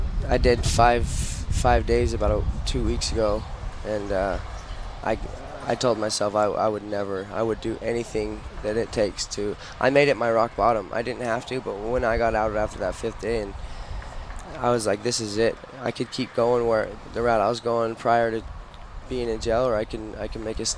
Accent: Salt Lake City, Utah, United States; Salt Lake.

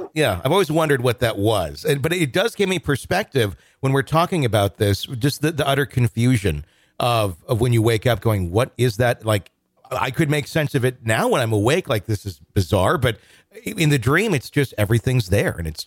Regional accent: Wisconsin, United States; now in Arkansas, United States; I live in Arkansas, in Northwest Arkansas now. I grew up in Wisconsin.

